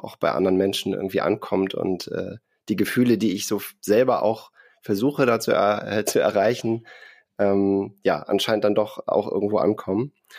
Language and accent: German; Lower Saxony, Germany; also ich komme eigentlich aus Ostfriesland